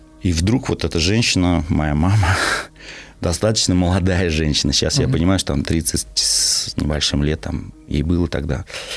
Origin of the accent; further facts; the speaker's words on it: Moscow, Russia; born there; Я родился в Москве, в 86-м году родители купили дачу в Смоленской области.